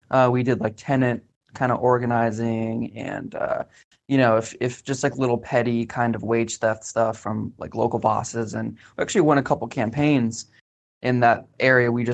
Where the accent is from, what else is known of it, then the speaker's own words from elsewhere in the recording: Tampa, Florida, United States; So, I grew up in Tampa, Florida.